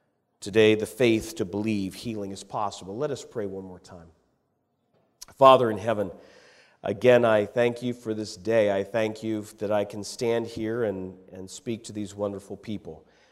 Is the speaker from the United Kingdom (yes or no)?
yes; United Kingdom; like I'm British